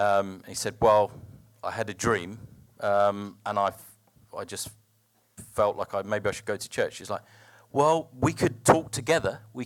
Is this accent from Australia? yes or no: no; England, United Kingdom; And I think as English people, we're quite lazy on languages. We assume everyone's going to learn English and come to us.